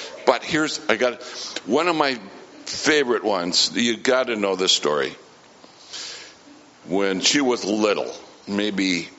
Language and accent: English; Duluth, Minnesota, United States; which put it almost an hour south of Duluth, my hometown.